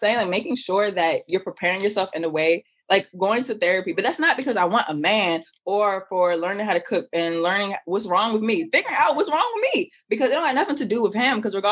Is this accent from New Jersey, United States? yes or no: no; Maryland, United States; I'm from Maryland.